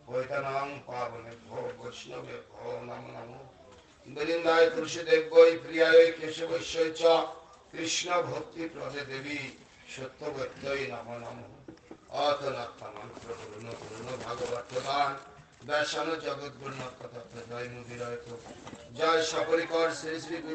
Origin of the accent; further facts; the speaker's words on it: India; born there; এখন ভারতে জন্মেছি